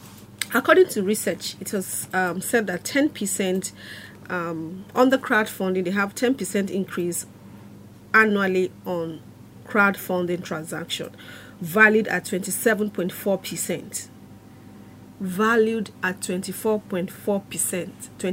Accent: Nigeria; maybe because I'm a Nigerian, I see only Nigerians.

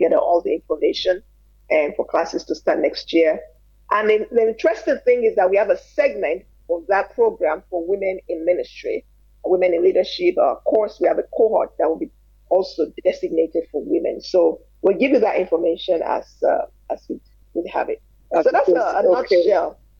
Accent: Nigeria; now in United States; I reside in the U.S. I'm a Nigerian American citizen.

